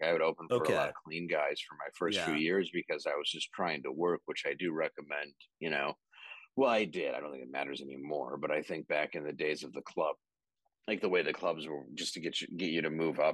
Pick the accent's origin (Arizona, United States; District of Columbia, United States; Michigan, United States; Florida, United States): Michigan, United States; Detroit; I remember, because I grew up in Detroit on the Windsor border.